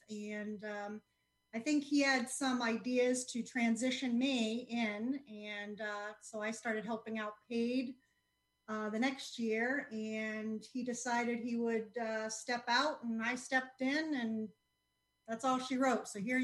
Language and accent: English; Florida, United States; we grew up in South Florida, so there wasn't much else to do other than swim anyways.